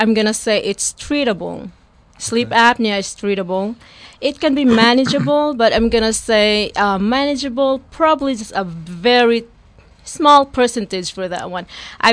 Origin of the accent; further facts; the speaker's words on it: Philippines; Like, for example, like myself, I'm from the Philippines